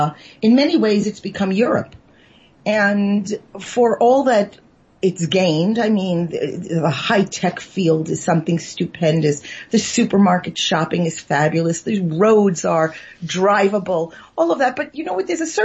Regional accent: New York, United States; I'm born and bred in New York, and I grew up in a very, very Zionist family.

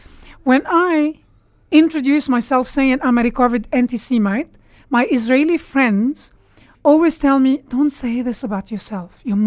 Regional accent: Beqaa, Lebanon; also born or lived in Syria; Yes, I actually was raised in Lebanon. I was born in Syria

